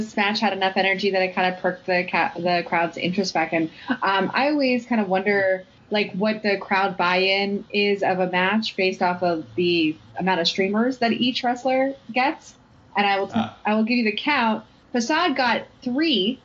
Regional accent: Pittsburgh, Pennsylvania, United States; from Pittsburgh

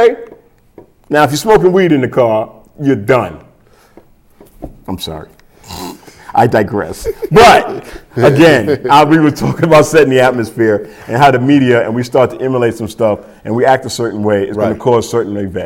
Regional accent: New York, United States; When it moved from, because, you know, I'm from New York, so rap was, the elevation, the change of rap.

